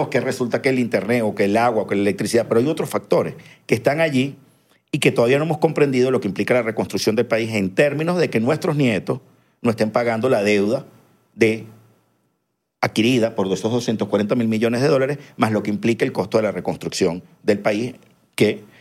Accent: Venezuela; yo creo que a nosotros nos viene un sangre, sudor y lágrimas en función de los como ser venezolanos.

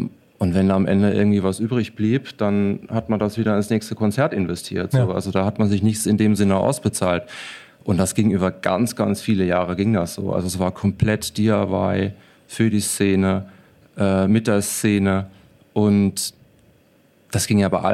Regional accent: Landau, Rhineland-Palatinate, Germany; Ich komme aus Landau, aus der schönen Pfalz.

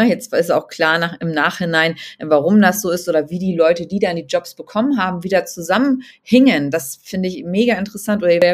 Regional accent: Hamburg, Germany; Auch warum bin ich jetzt hier auf dem Oktoberfest gewesen als Hamburger, ne?

